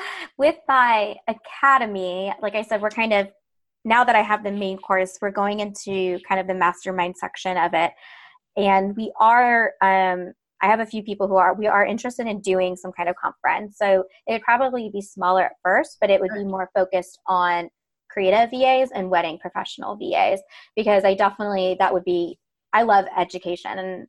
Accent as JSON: {"language": "English", "town": "Akron", "region": "Ohio", "country": "United States", "also_born_or_lived": "Savannah", "said": "So I am originally from outside Cleveland, Ohio. I'm from Akron. Go Buckeyes. Yep. I was in Savannah for 7 years."}